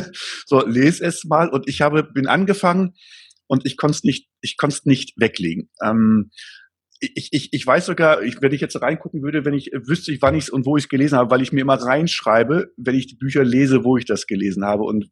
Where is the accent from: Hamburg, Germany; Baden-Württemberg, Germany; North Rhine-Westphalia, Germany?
North Rhine-Westphalia, Germany; Gronau; ich komme aus Gronau